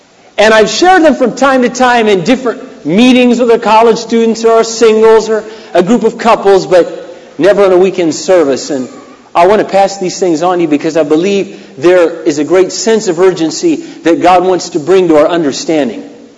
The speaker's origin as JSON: {"language": "English", "town": "Sunbury", "region": "Iowa", "country": "United States", "tie": "born or raised there", "said": "the city of Minneapolis is smaller than the smallest town I grew up in Iowa, called Sunbury, with 30 people in it."}